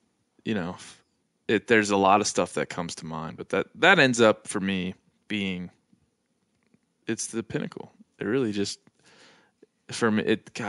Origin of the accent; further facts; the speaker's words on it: East Coast, United States; I mean, I'm from the East Coast and I'm Irish.